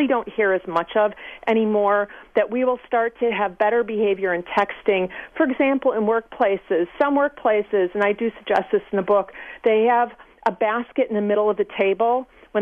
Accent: Michigan, United States; I'm from the Midwest, from Michigan across the lake. And, you know, I was raised to be decent and friendly.

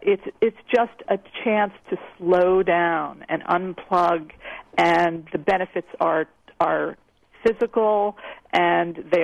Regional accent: New York City, New York, United States; I'm ashamed to say that I'm a New Yorker and I don't take enough time to meditate

